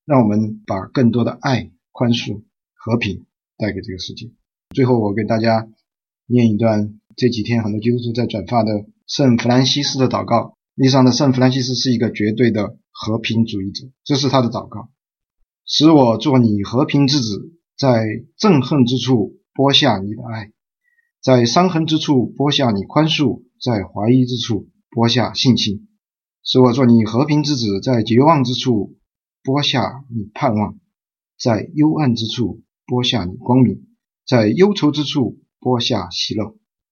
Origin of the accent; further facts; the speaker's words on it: China; 我们中国人都不愿意被歧视